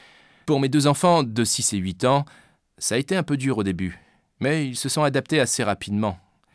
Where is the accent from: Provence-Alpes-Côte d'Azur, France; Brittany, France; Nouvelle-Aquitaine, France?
Nouvelle-Aquitaine, France; Périgueux; born there; also born or lived in Paris region; Pour ma part, je suis né à Périgueux, puis j'ai vécu une 15aine d'années en région parisienne.